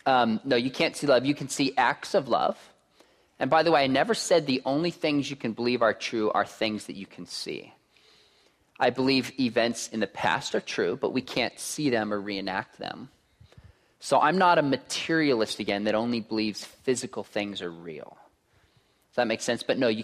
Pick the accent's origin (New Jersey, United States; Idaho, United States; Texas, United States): Texas, United States; Richardson; born there; Must be a Texas thing. I was born in Texas. Dallas, Richardson, baby.